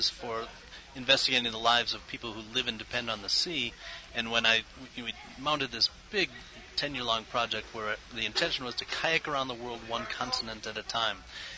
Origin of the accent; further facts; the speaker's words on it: United States; Well, as an American, I just felt like North Vietnam was a part of the world